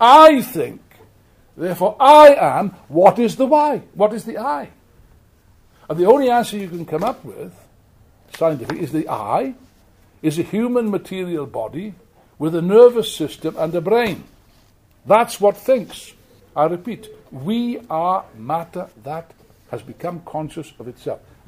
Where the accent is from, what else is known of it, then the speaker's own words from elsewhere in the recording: Wales, United Kingdom; I will say this as a Welshman.